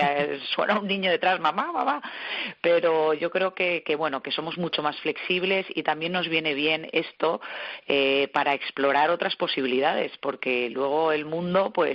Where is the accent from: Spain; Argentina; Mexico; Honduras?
Spain; también como españoles, ¿no?, tenemos que sentirnos orgullosos